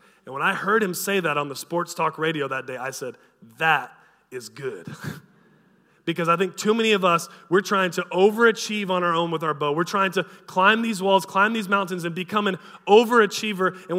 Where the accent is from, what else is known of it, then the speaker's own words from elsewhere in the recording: United States; All right, I'm an American, so American football coach.